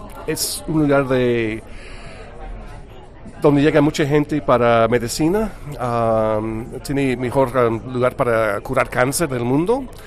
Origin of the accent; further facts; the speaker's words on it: Texas, United States; Y la comida Tex-Mex, que es la influencia de México, como se puede oír en mi acento. Tenemos frontera con México